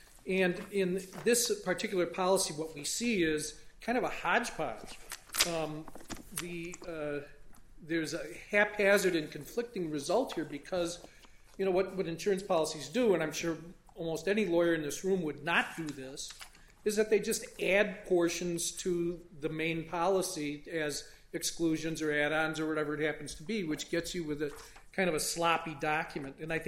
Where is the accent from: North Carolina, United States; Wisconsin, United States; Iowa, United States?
Wisconsin, United States; Milwaukee; from Milwaukee, Wisconsin.